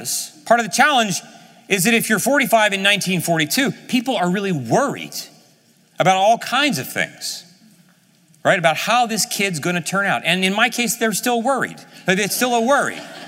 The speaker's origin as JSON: {"language": "English", "region": "Ohio", "country": "United States", "tie": "born or raised there", "said": "I was born and raised in Ohio, and my parents were 45 when I was born. Now in 1962"}